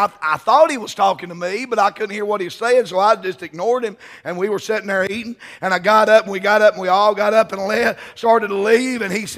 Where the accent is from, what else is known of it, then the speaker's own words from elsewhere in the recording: Kentucky, United States; I said, no, sir, I'm from Kentucky.